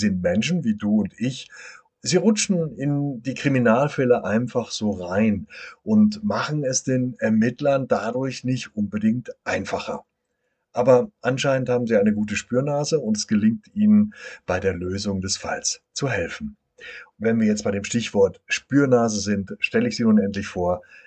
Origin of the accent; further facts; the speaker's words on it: North Rhine-Westphalia, Germany; Du kommst ja aus der gleichen Ecke wie ich ursprünglich. Wir sind ja beide aus dem Ruhrgebiet gekommen